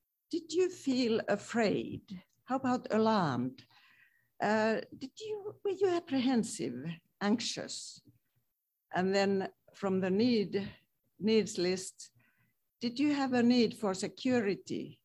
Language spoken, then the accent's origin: English; Finland; Growing up in Finland, we were not encouraged to pay attention to feelings, and especially not needs.